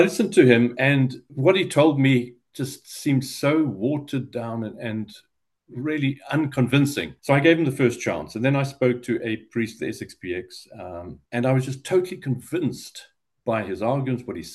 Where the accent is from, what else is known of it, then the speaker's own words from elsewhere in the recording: Zimbabwe; born there; So I was born in Zimbabwe, or Rhodesia at the time, and changed his name to Zimbabwe